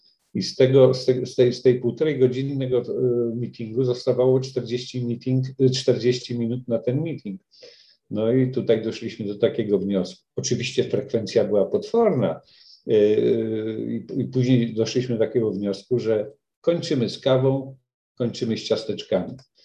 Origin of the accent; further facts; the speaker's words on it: Włocławek, Kuyavian-Pomeranian Voivodeship, Poland; bo jestem z Włocławka